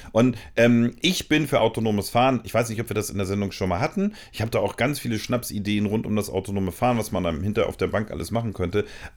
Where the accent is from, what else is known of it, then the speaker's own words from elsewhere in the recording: Hamburg, Germany; Nun komme ich auch aus Eimsbüttel, deswegen bin ich da schnell drauf.